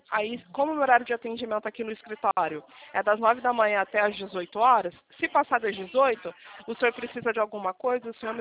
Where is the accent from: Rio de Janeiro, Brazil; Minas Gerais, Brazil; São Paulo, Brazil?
Rio de Janeiro, Brazil; eu sou do estado do Rio de Janeiro